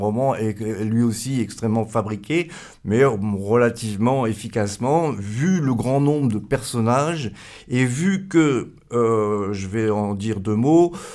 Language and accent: French; Metz, Grand Est, France; je suis natif de Metz.